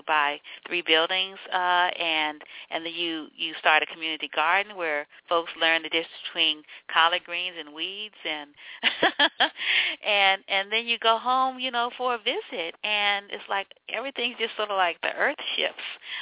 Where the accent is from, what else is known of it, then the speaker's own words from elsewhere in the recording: New Orleans, Louisiana, United States; I'm from New Orleans, and so we were in Logtown in Mississippi, and that particular city was taken over by NASA, and so then my people got moved to Pearlington